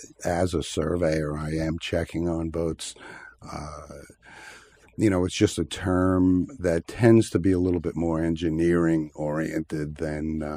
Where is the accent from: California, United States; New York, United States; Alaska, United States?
New York, United States; Queens; I mean, no, I wasn't born here. I grew up in Queens, and actually, it was a woman that brought me out this way.